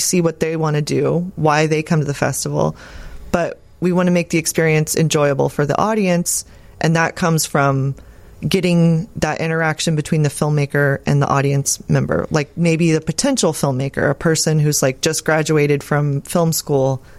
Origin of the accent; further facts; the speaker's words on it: Austin, Texas, United States; So I'm from Austin, and I saw Alamo Drafthouse when it first started.